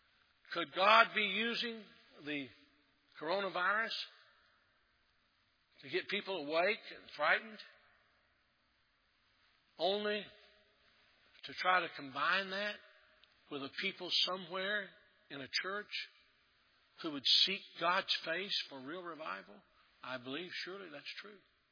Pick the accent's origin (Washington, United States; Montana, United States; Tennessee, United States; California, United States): Tennessee, United States; Maryville; You could not go to my little hometown in Maryville, Tennessee.